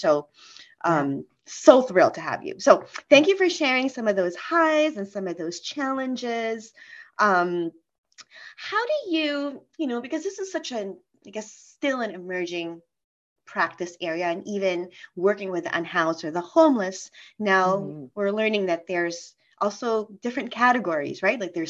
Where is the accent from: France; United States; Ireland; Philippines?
Philippines; I'm not a native Spanish speaker, but I'm Filipina. So there's a lot of Spaniard that's been ingrained in our culture.